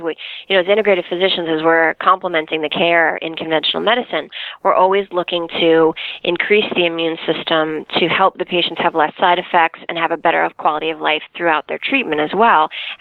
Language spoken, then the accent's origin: English; Long Island, New York, United States; because I am from Long Island, and it is everywhere, unfortunately, out here.